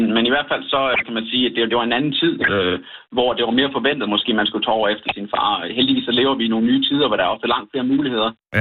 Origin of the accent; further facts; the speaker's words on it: Hundborg, North Denmark Region, Denmark; En lille by, der hedder Hundborg, med cirka 400 nogen indbyggere.